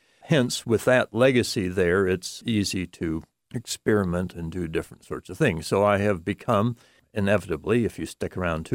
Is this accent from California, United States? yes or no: yes; Los Angeles, California, United States; My background is I was born in Los Angeles, the home of everything new, and my parents were architectural and modern art freaks.